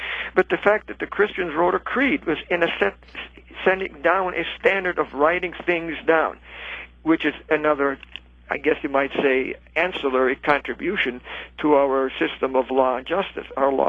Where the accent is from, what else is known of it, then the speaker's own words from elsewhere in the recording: Canada; I grew up in Canada, as some of you may know, but I had never read